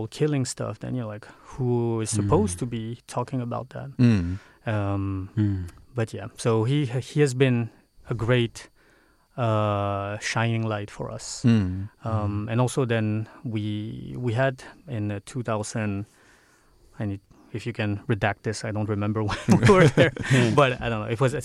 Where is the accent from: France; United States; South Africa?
France; when I was growing up in France. I was trying to be the most French person, pushing back my Filipino roots.